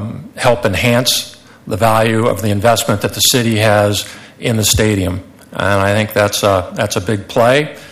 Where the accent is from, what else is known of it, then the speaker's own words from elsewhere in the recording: Portland, Oregon, United States; I grew up in the Goose Hollow area, went to high school in the Goose Hollow area. I own property in the Goose Hollow area.